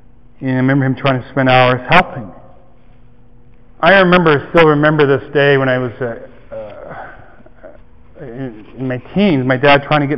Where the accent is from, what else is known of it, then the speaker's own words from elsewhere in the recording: Iroquois Falls, Ontario, Canada; born there; when I was born on June 26, 1961, I was born up north in a place called Iroquois Falls.